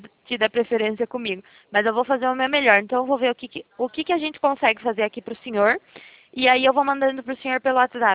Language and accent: Portuguese; Itatiba, São Paulo, Brazil; Eu sou de interior de São Paulo, Itatiba é o nome da cidade.